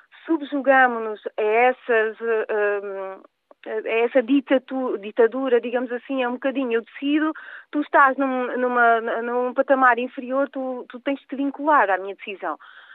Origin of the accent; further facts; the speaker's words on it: Alentejo, Portugal; now in Northern Portugal, Portugal; porque eu também sou sou alentejana, do interior do Alentejo. Vim aqui parar ao norte, mas eu sou uma pessoa, não sou da cidade